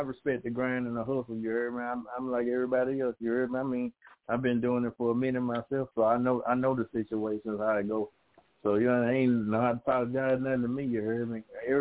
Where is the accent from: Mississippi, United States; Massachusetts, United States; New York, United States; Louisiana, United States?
Louisiana, United States; Grambling; I'm originally from Grambling.